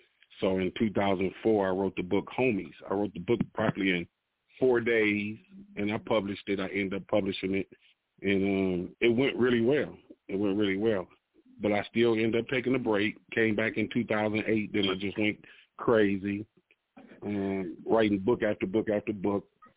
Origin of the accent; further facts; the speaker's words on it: Milwaukee, Wisconsin, United States; also born or lived in Rhode Island; From Milwaukee. Well, I was actually born in Rhode Island, but I came here as a baby, so I say I'm from Milwaukee.